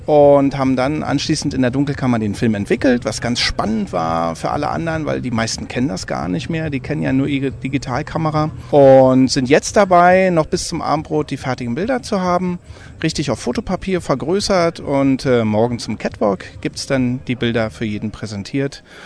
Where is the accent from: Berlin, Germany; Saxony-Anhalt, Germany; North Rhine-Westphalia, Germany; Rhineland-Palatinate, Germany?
Berlin, Germany; Ich komme aus Berlin.